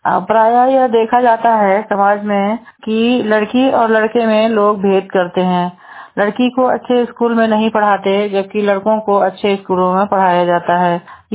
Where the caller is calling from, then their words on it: Mau, Uttar Pradesh, India; मैं जनपद मऊ से हूँ